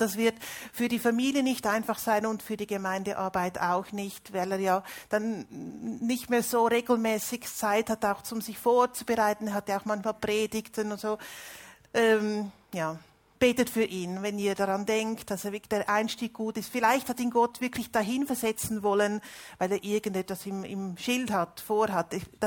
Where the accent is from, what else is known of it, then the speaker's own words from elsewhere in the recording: Zurich, Switzerland; moved away as an adult; now in Italy; Ursprünglich komme ich aus dem Zürcher Oberland, bin in Zürich geboren und dann im Zürichgebiet aufgewachsen. Seit 1994 wohne ich in Italien